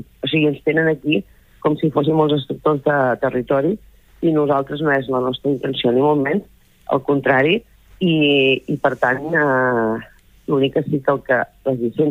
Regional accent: Begur, Catalonia, Spain; dubto que hi hagi ningú de les plataformes que s'estimi tan Begur com el pugui estimar jo. Per tant, cuidaré el meu poble tot el màxim que pugui.

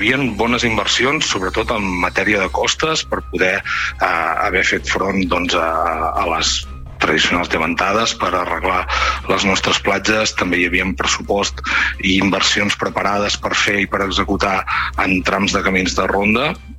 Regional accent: Palamós, Catalonia, Spain; jo soc de Palamós i no penso renunciar a una oportunitat com aquesta pel meu poble

